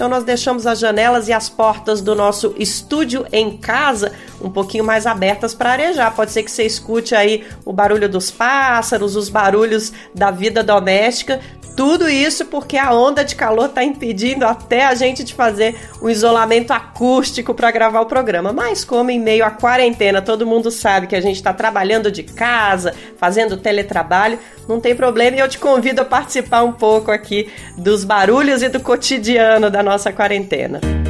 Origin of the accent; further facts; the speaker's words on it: Brasília, Federal District, Brazil; eu sou de Brasília, fui criada na capital federal.